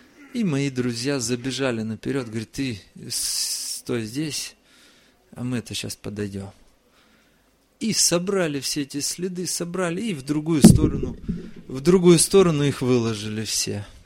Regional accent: Chișinău, Moldova; also born or lived in Russian Far East; Я из Кишинева, из Молдавии. Там служение совершаю, там вырос из детской группы и так дальше. Хотя родился далеко-далеко на Дальнем Востоке.

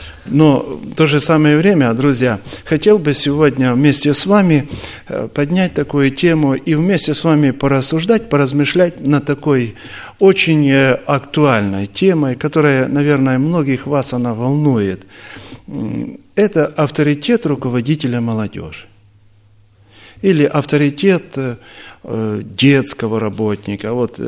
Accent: Moldova; now in Kyiv, Ukraine; Родился я и вырос в Молдавии, был членом церкви в Кишиневе, а уже скоро 13 лет, как живу в Киеве.

